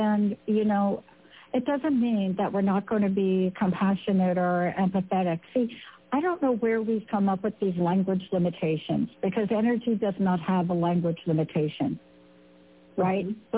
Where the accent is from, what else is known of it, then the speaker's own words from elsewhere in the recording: New York, United States; if you're me and I'm from New York, you got to kick that thing to the, you got to just kick that to the curb.